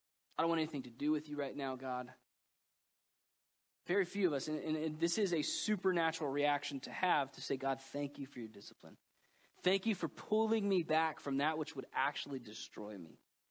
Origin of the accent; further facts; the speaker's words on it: Orlando, Florida, United States; Now, I grew up in Orlando. I grew up in Waterford. And so by the time I was like 10 years old, Disney was boring to me, okay?